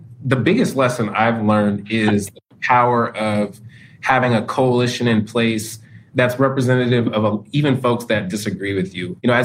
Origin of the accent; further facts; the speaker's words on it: Federal Way, Washington, United States; Just last week in my hometown of Federal Way, outside of the Kaiser, one of our larger hospitals building